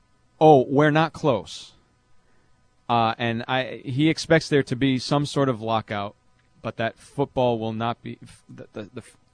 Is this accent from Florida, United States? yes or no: no; Rhode Island, United States; I'm from Rhode Island.